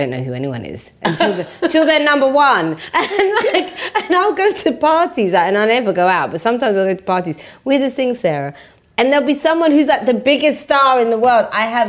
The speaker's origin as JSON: {"language": "English", "region": "London", "country": "United Kingdom", "tie": "born or raised there", "said": "I was raised in East London, in Walthamstow."}